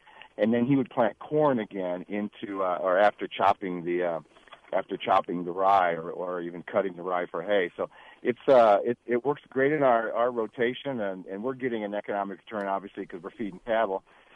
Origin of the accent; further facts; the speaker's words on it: Waverly, United States; But I grew up in Waverly, and my dad did the same thing years and years ago.